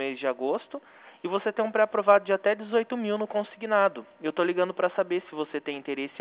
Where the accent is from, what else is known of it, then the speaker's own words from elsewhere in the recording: Mogi Guaçu, São Paulo, Brazil; Eu sou de Mogi Guaçu